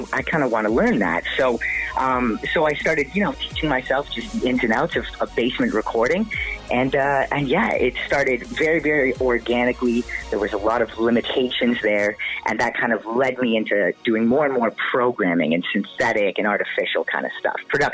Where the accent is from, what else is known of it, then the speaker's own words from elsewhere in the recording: Hamilton, Ontario, Canada; I actually moved to Brampton right after. I grew up in Hamilton, Dundas to be specific.